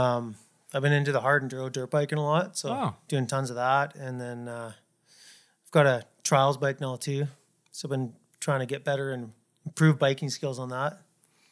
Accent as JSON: {"language": "English", "town": "Vancouver Island", "region": "British Columbia", "country": "Canada", "tie": "born or raised there", "also_born_or_lived": "Whistler", "said": "I grew up, skiing on Vancouver Island, and then I moved to Whistler for about 10 years, and then I started coming out to Revelstoke"}